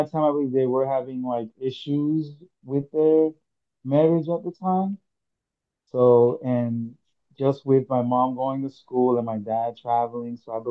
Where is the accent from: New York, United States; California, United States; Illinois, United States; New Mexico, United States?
Illinois, United States; Kankakee; born there; And I was born in Kankakee, Illinois. Believe my dad was stationed there.